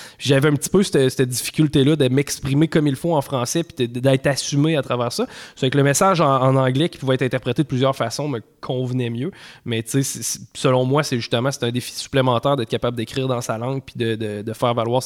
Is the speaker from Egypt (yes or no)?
no; Quebec, Canada; les gens l'entendent que j'ai un accent, et puis rapidement, ils vont être capables de dire « Oh, OK, tu viens du Québec »